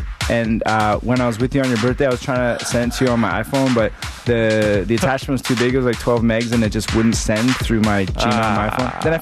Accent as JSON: {"language": "English", "country": "Canada", "said": "I am Canadian, North American."}